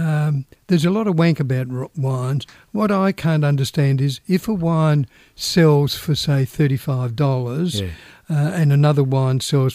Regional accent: Australia; Being Australian, they don't say, "G'day, mate, how are you?"

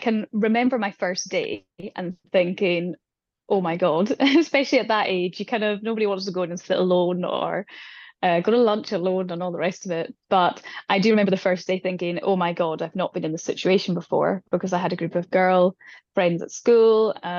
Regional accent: Scotland, United Kingdom; I always loved, obviously, Susie Wolf, being Scottish, and some of the other Scottish male drivers.

